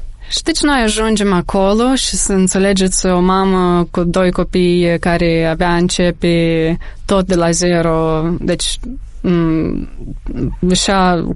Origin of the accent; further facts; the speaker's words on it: Chișinău, Moldova; Am crescut în Chișinău, la Buiucani, cum se cuvine.